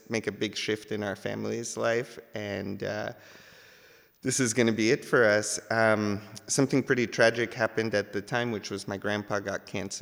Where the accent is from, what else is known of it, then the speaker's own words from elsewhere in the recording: Brooklyn, New York, United States; And I was like, oh, I could hustle. I'm from Brooklyn.